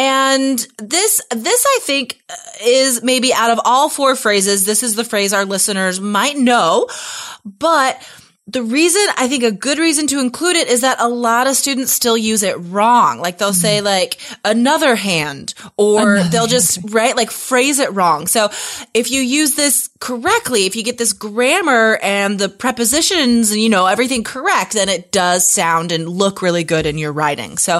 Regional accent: United States; Well, seeing as I'm from the States and it is an enormous country

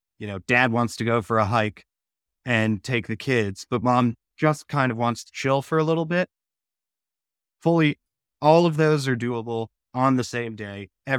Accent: Florida, United States; now in Charleston, United States; I live in Charleston, South Carolina. I'm from Florida.

